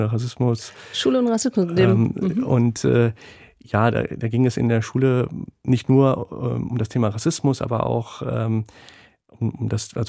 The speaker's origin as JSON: {"language": "German", "country": "Germany", "said": "Also ich sehe mich auch als Deutscher, also ich bin Deutscher und jemand mit pakistanisch-indischen Wurzeln, aber ich stehe zu meiner Heimat hier in Deutschland."}